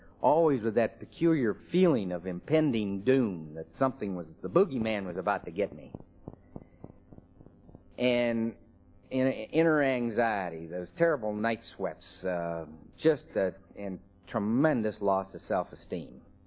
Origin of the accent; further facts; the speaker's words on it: Michigan, United States; also born or lived in Lexington; Did the usual things growing up in Michigan, went to the University of Michigan through undergraduate school, medical school, and residency